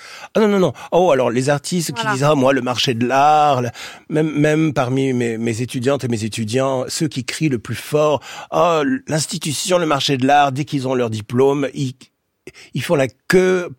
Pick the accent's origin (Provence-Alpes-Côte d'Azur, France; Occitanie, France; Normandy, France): Provence-Alpes-Côte d'Azur, France; Nice; now in Paris, France; Moi, je viens de province. Voilà. Je suis niçois. Je suis un niçois qui habite à Paris. Je ne suis pas un parisien.